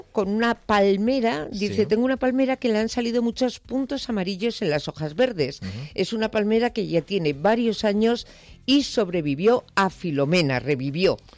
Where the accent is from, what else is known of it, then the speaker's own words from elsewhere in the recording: Bilbao, Basque Country, Spain; Porque yo recuerdo las primaveras de mi infancia, sí, en Bilbao, además.